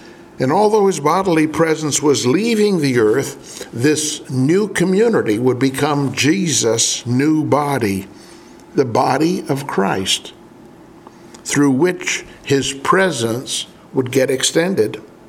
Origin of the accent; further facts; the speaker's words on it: Malawi; As a young boy growing up in Malawi, Africa, I would often go to my dad to the villages